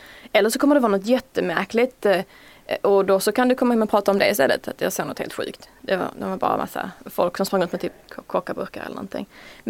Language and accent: Swedish; Skåne, Sweden; accent: Scanian; jag pratar ju skånska, det är en stor del av, jag identifierar mig som skåning.